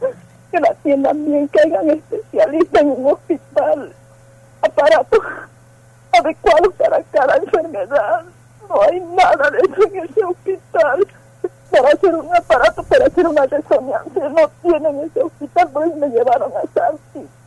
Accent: Pocito, San Juan, Argentina; Yo vengo de Pocito

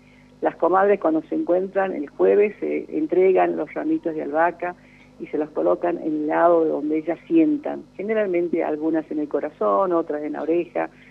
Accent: La Quiaca, Jujuy, Argentina; Yo lo viví en mis años quiaqueños, donde nací, en la Puna

